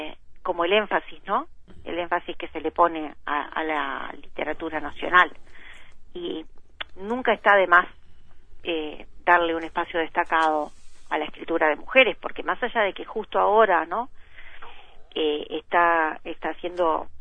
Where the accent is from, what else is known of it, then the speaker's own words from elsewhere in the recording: Uruguay; a mí me ponen muy orgullosa como uruguaya, ¿no?